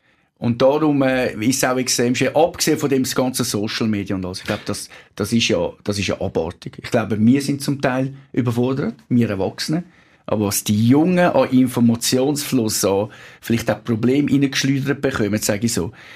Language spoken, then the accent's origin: German; Switzerland; als Schweizer Mentalität